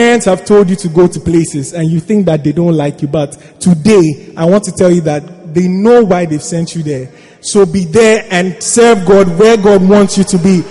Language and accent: English; Nigeria; now in Ghana; I am a Nigerian in University of Ghana, Legon.